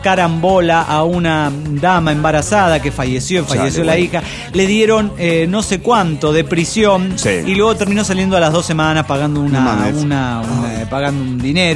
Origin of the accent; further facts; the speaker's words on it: Oruro, Bolivia; now in Cochabamba, Bolivia; Aunque vivo en Cochabamba, yo soy de Oruro originario, como buen orureño